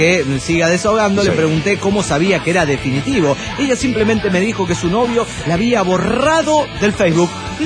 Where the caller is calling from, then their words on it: Chilpancingo, Guerrero, Mexico; de Chilpancingo, México.